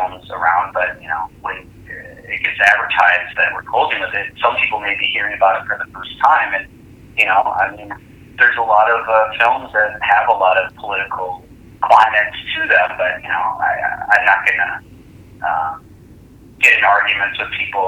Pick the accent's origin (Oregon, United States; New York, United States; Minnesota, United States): Minnesota, United States; like I come from the Twin Cities, which is a huge music hub as well